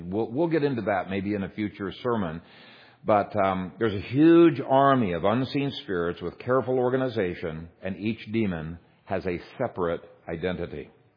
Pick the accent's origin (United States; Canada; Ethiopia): Ethiopia; I grew up in Ethiopia in an animistic province where people were under enormous bondage to demons.